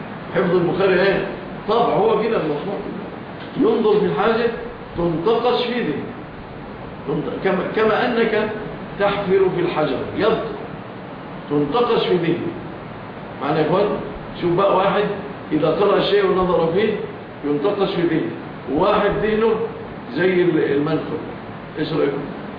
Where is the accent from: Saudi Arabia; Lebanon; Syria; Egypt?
Egypt; إحنا طبعا مشهور عندنا في مصر الفول إيه؟